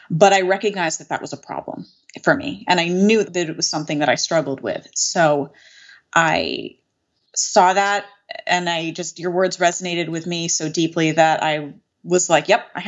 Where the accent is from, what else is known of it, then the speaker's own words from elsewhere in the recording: Northeast, United States; So I am from the Northeast U.S. I grew up on the Connecticut-New York state line. That's where I am.